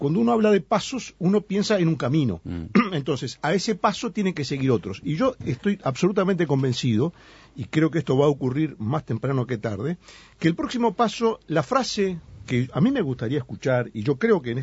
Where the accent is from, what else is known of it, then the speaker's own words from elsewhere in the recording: Uruguay; los que no somos militares y somos uruguayos, tenemos el orgullo de ser uruguayos.